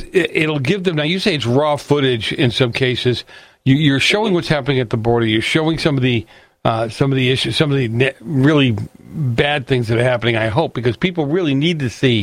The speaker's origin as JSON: {"language": "English", "town": "Boston", "region": "Massachusetts", "country": "United States", "tie": "born or raised there", "said": "Listen, I grew up in Boston."}